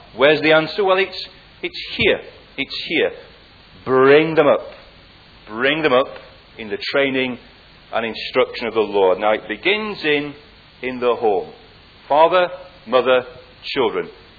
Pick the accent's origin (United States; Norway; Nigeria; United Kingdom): United Kingdom; England; as an Englishman, I'm sure you as Welsh people were really behind the English team.